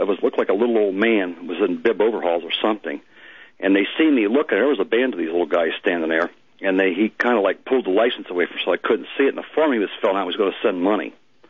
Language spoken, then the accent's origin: English; Ohio, United States; We're just under Cleveland and just above Columbus. We're right between the two of those.